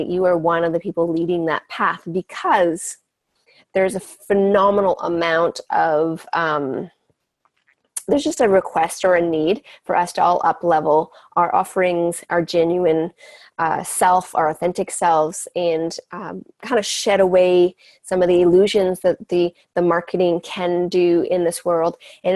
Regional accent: Canada; I grew up on Native reservations in Canada and got exposed to a lot of different ways of relating to reality.

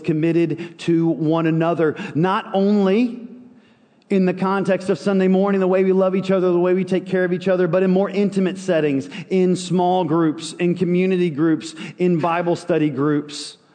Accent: Nashville, Tennessee, United States; Like Mike, I grew up in Nashville. I'm one of the few, I think maybe the only one that actually lives in this zip code. And I grew up in a Nashville that's very different from the Nashville we all live in today.

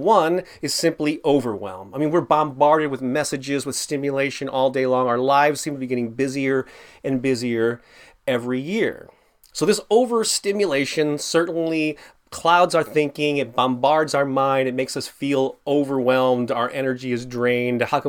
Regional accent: St. Louis, Missouri, United States; I submitted to 2 gallery art shows in recent months in my hometown of St. Louis

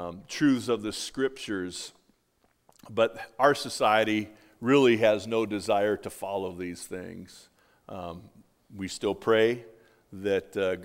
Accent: California, United States; I'm from Southern California. Everything's safe and sane out there.

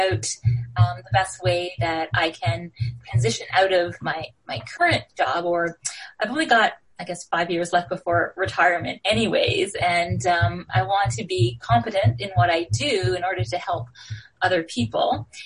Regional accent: Toronto, Ontario, Canada; and I'm from Toronto

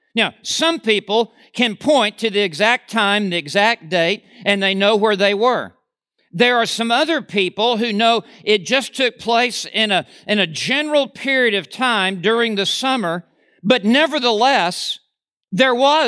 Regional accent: Oklahoma City, Oklahoma, United States; born there; I was born in Oklahoma City, Oklahoma. I was born at St. Anthony's Hospital.

